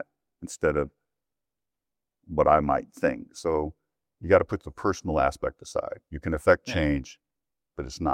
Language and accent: English; Michigan, United States; I'm originally from Michigan. My wife's originally from Georgia. And been stationed in California, Louisiana, Texas, Germany, Belgium, Korea.